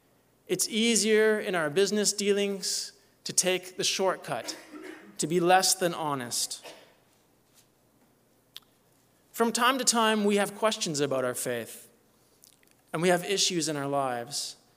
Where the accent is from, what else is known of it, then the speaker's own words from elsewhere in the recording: Canada; As a Canadian in Washington, just visiting